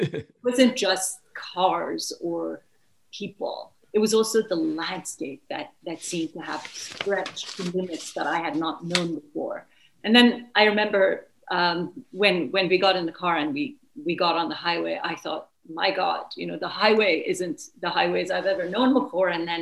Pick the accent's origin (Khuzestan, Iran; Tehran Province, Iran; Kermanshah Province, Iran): Tehran Province, Iran; Tehran; moved away as an adult; I grew up in Tehran until and graduated high school. And immediately after I graduated, through a series of very dramatic events, my mother and I were able to leave for Europe, where we were refugees for about a year